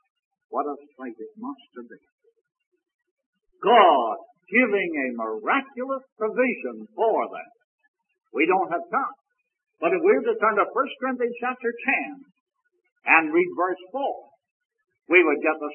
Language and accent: English; Canada; The city where I was born and reared in Canada, the entire water supply came from artesian wells under the city there.